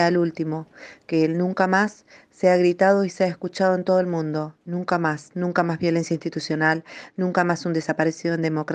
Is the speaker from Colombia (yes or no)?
no; Argentina; como argentinos, como nacidos en democracia